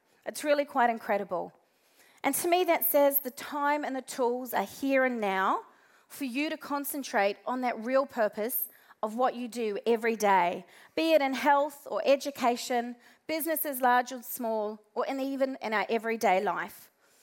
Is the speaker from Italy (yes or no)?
no; New Zealand; now in Australia; here in Australia and, of course, across the pond in my home country, New Zealand